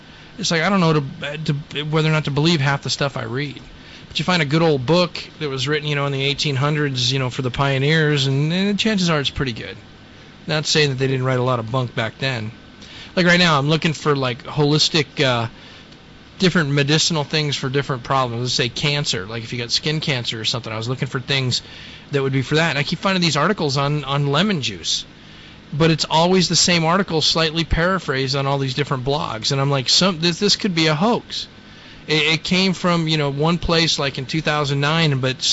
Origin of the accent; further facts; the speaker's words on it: Colorado, United States; I've hoed weeds and stuff as a kid growing up in Colorado in Weld County.